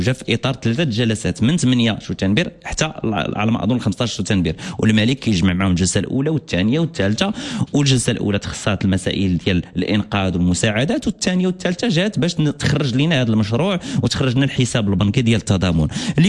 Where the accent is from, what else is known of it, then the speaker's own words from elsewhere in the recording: Morocco; احنا مغاربه